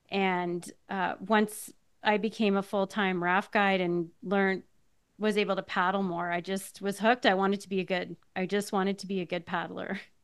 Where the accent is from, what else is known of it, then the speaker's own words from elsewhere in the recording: Canada; I grew up in Canada in between Ottawa and Montreal.